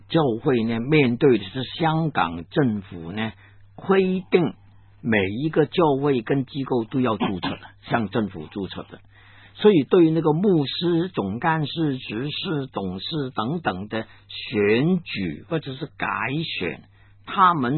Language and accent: Chinese; Guangdong, China; accent: Cantonese; first language Cantonese; Chinese is a second language; 炒鱿鱼啊，我们广东话说炒鱿鱼。